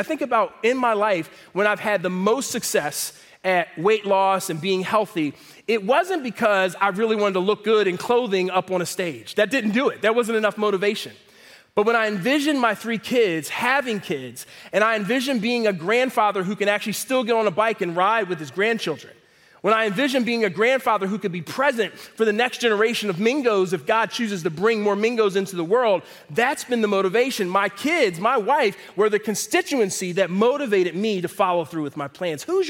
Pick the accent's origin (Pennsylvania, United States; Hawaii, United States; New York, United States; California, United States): Pennsylvania, United States; Philadelphia; I'm from Philadelphia, Pennsylvania.